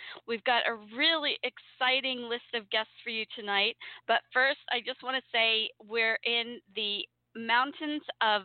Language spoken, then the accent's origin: English; Canada; So I was quite embarrassed about that, being a Canadian myself.